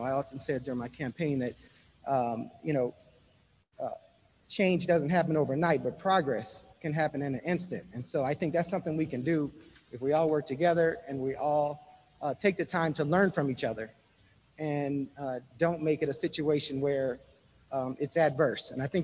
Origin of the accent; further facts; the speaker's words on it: Detroit, Michigan, United States; So growing up in Detroit, I went to the University of Michigan, and I was majoring in political science.